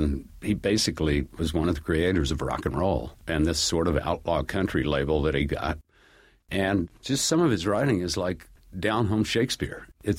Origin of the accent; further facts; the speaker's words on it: Asheville, North Carolina, United States; My dad and mom, I grew up around Asheville, North Carolina.